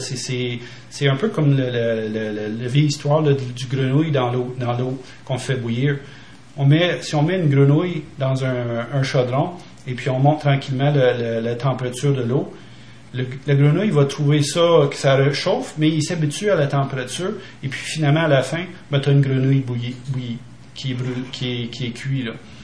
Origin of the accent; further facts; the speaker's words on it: Quebec, Canada; accent: Quebec; Moi, j'ai été élevé dans les milieux anglophones, donc ça fait un accent un peu bâtard, un peu mélangé. J'ai un peu de résidus d'influence anglophone, et puis peut-être que les gens en Europe là, vont peut-être pas voir, ils vont juste trouver que j'ai un accent québécois